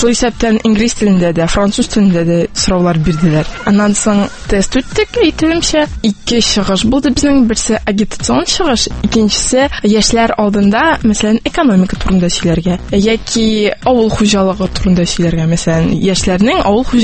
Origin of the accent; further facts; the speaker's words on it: Almetyevsk, Tatarstan, Russia; Мин үзем Әлмәттән